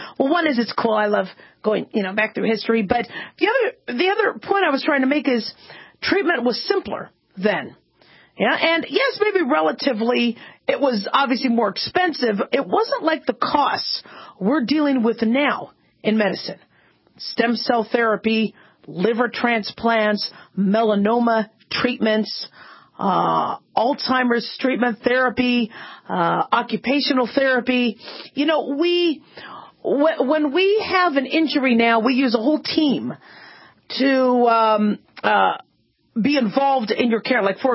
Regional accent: United States; You know, but I'm an American and I'm a physician.

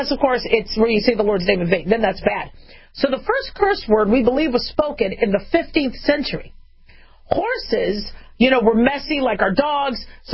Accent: Phoenix, Arizona, United States; I grew up in Phoenix, too.

